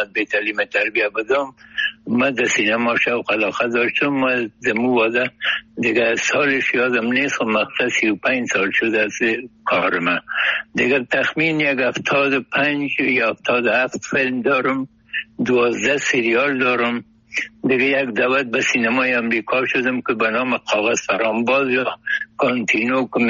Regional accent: Kabul, Afghanistan; 44 هستم. دیگه تا بالم دمی شهر خرابات دمی شهر کونی کابل ولایتم هست، مدبوط نایی اول دمی کوچی خرابات بین هنرمند ها تبلو شده.

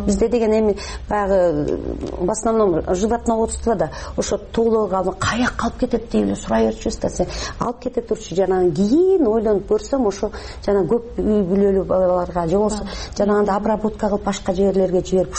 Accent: Naryn, Naryn Region, Kyrgyzstan; Мен Нарында чоңойдум, ошондо билесиздерби, ушу биз деген совет доорунда мен кичинекей кыз болчумун, 5-6 жашта.

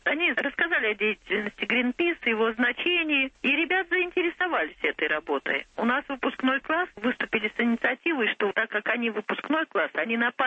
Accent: Urals, Russia; я сама родом с Урала, и мы там восстанавливали лес, потому что там промышленная вырубка леса идет.

